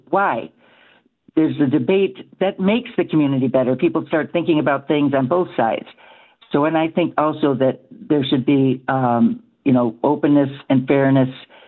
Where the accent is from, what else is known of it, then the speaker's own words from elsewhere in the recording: Buffalo, New York, United States; growing up in Buffalo and working in our Amherst party